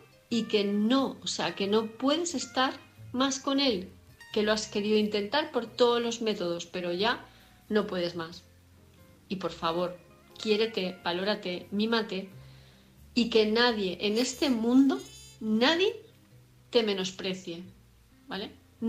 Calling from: Palma de Mallorca, Balearic Islands, Spain; de Palma de Mallorca.

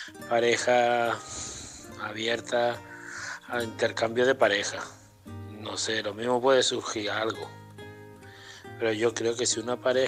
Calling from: Málaga, Andalusia, Spain; corresponsal de Málaga

